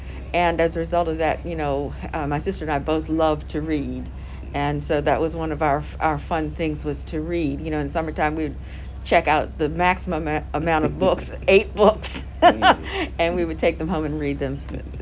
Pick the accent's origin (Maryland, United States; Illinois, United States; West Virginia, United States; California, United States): Maryland, United States; Baltimore; born there; Was born in Baltimore, Maryland.